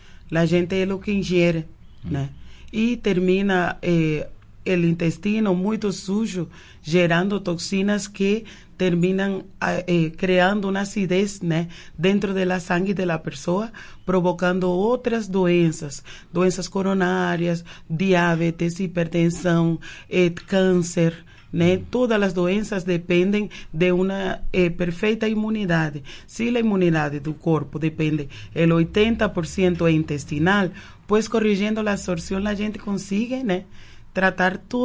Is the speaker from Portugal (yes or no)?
no; Cuba; Portuguese is a second language; now in Brazil; Eu sou cubana.